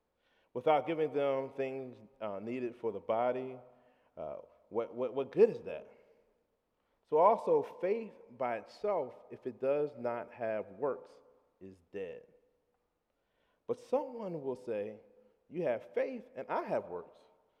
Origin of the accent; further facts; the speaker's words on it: Chesterfield, Virginia, United States; I'm a Gen X, African-American male that I grew up in Chesterfield, but since I've owned a house, in Church Hill